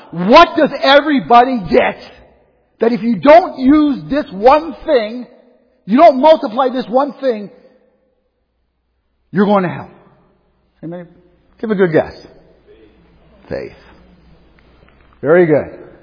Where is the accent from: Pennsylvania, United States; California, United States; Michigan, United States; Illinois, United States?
Pennsylvania, United States; Pittsburgh; accent: Pittsburgh; Did I remember pronounce it right? It's my Pittsburgh accent. I never could say that.